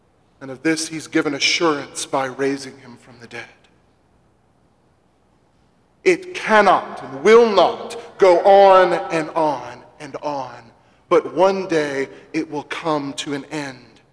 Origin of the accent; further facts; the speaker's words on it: Mississippi, United States; Growing up in the Mississippi Delta, every spring we knew was tornado season.